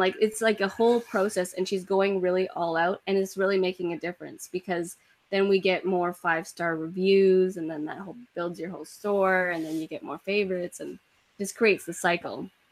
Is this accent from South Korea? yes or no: no; Canada; and we're here from Canada.